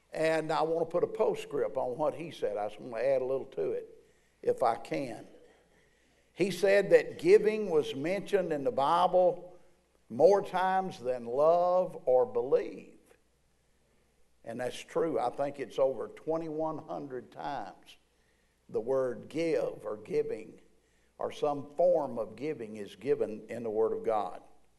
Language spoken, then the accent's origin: English; Georgia, United States; also born or lived in Alabama; Now, I was born in Alabama, and I was raised in Georgia. So I tell people, you don't get more southern than that, amen?